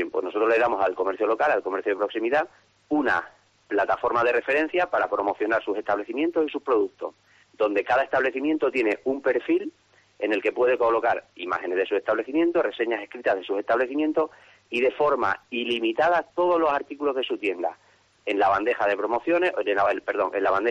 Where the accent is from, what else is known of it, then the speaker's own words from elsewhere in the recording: Plasencia, Extremadura, Spain; Bueno, yo soy de Plasencia y, bueno, pues me gustaba la idea de iniciar públicamente la actividad ahí